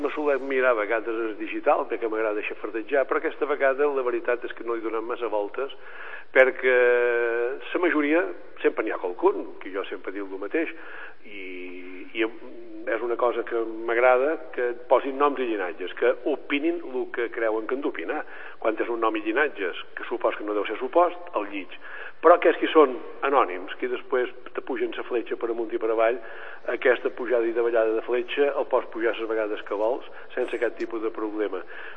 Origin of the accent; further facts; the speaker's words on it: Ciutadella, Balearic Islands, Spain; jo som una persona de Menorca i de Ciutadella encantadíssim